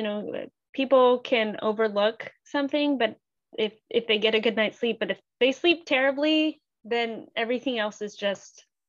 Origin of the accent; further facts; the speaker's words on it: New England, United States; Well, we are from New England. And so the coastal theme runs deep into our blood.